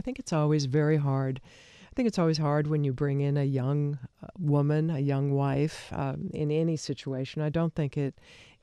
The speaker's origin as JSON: {"language": "English", "region": "Colorado", "country": "United States", "said": "I came from Colorado. It wasn't my kind of background."}